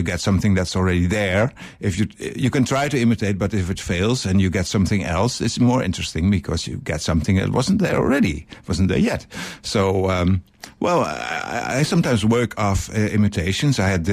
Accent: Netherlands; I'm from Holland.

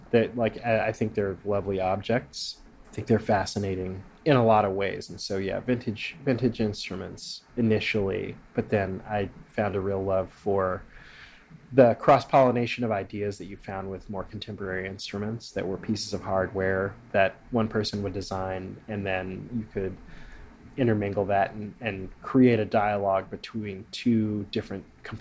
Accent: Kansas City, Missouri, United States; no, I'm also from Missouri. I'm from Kansas City, Missouri.

